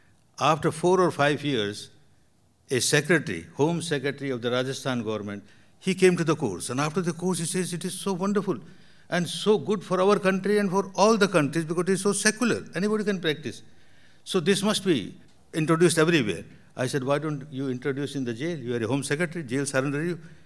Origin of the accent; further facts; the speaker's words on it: Myanmar; moved away as an adult; now in India; When I came from Burma to India, I gave a course in Mahatma Gandhi's center